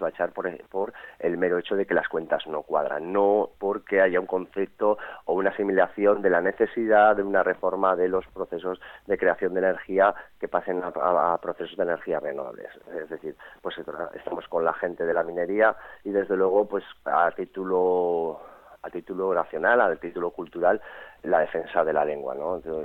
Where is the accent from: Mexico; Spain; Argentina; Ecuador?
Spain; Aragon; first language Aragonese; now in Zaragoza, Spain; yo por ejemplo soy aragonés o falán, soy hablante de aragonés, y el aragonés no lo puedo emplear, no sirve para nada más que en mi ámbito familiar.